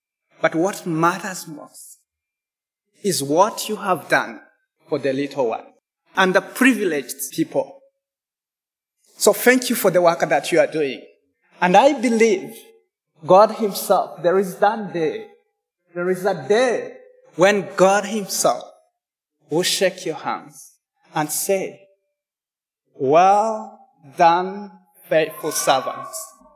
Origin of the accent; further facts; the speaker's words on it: Rwanda; now in Uganda; I am so excited to be here. I am from Rwanda.